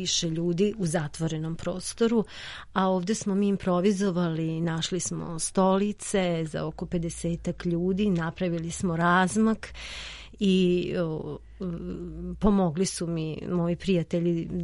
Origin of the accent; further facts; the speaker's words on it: Čurug, Vojvodina, Serbia; oni su i navikli, kod nas u Čurugu ima dosta sveštenika